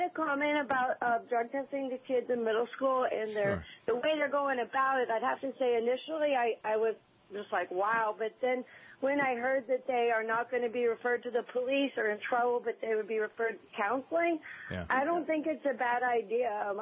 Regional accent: Oklahoma City, Oklahoma, United States; Oklahoma City.

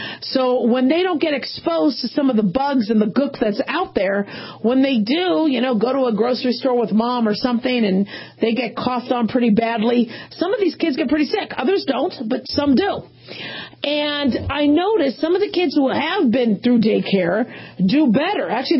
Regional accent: California, United States; born there; Now, I was born in California. I went to school. Went to UCLA in my senior year, a medical school in California. I love California.

